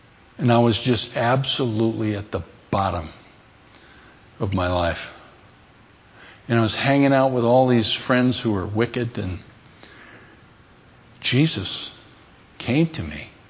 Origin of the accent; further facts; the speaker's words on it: Colorado, United States; Yeah, I'm a pastor from Colorado.